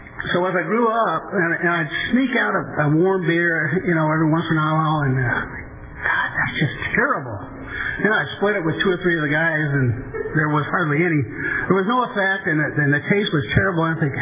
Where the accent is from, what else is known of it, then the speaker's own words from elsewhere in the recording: Indiana, United States; So, I'm from the Midwest. I would just usually just say the Midwest, but we have some Wisconsin Midwesterners, so I'll just say Indiana, and more specifically, Hoosiers